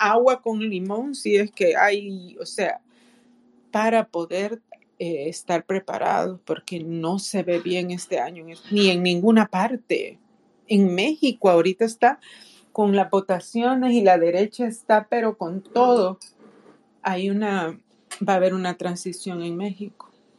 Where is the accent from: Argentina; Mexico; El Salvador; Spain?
El Salvador; now in Canada; yo salí de El Salvador hace 25 años y yo hoy he cambiado bastante